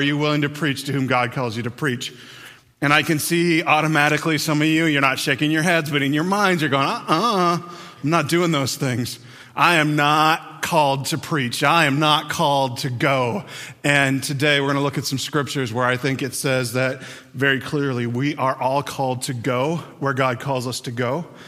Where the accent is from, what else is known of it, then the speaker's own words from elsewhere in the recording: Hibbing, Minnesota, United States; We grew up, my wife and I grew up on the Iron Range right outside of Hibbing, Minnesota.